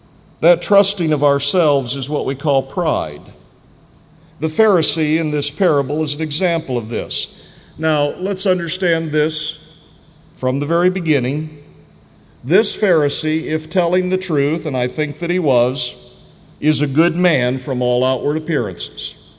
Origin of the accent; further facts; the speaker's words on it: South Bend, Indiana, United States; I come from South Bend, Indiana, originally.